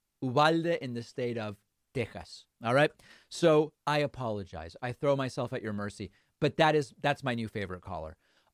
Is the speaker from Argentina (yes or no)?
yes; Argentina; As many of you know, I'm from Argentina.